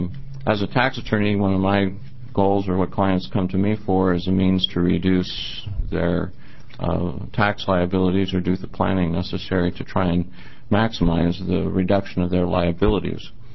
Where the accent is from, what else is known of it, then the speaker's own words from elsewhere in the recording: Beaverton, Oregon, United States; also born or lived in Klamath Falls; I'm a tax and estate planning attorney from Beaverton, Oregon. I was born in Klamath Falls